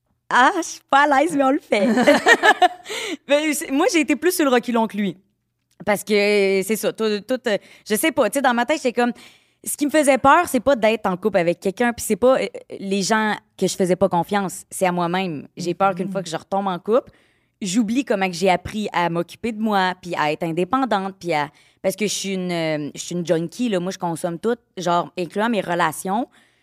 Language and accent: French; Quebec, Canada; Moi, je suis originaire de la Beauce.